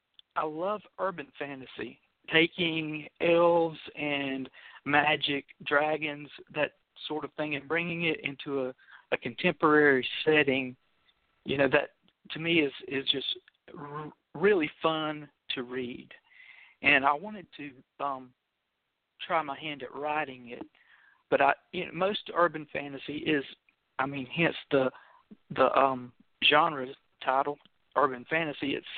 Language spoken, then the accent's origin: English; Georgia, United States; I grew up in a county that was named after the president of the Confederacy. I grew up in Jeff Davis County in Georgia, I really never knew how Southern I was until I joined the military